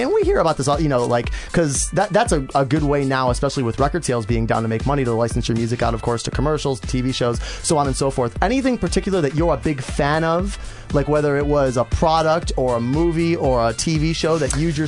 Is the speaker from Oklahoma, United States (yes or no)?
no; Niagara Falls, New York, United States; Steve is from Buffalo. I'm from Niagara Falls originally.